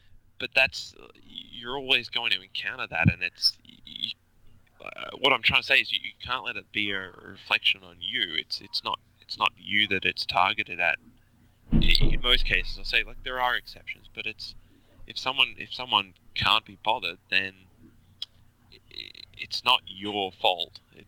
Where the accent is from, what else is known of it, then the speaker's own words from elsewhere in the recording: Australia; now in United States; I found the cake was less of a success than just being Australian in America.